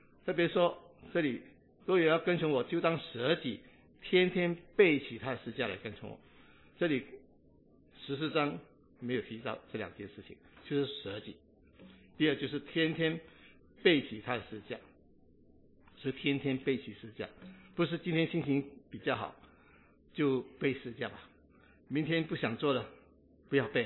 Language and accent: Chinese; Singapore; 我新加坡人说花还是头